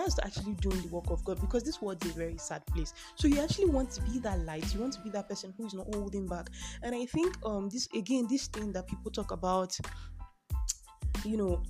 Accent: Nigeria; I mean, I'm Nigerian, then I'm not extra by nature.

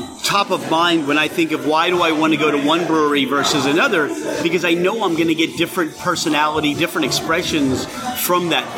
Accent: Pennsylvania, United States; Oh, we're from Delco. So Delco is the epicenter of the corner bar.

